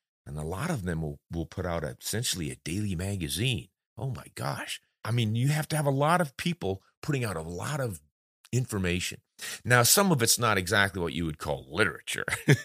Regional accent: South Dakota, United States; born there; I was born in South Dakota, wide open spaces.

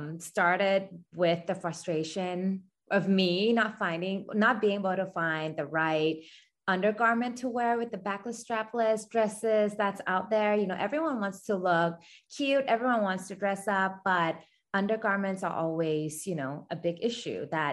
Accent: Thailand; I was born and raised in Thailand.

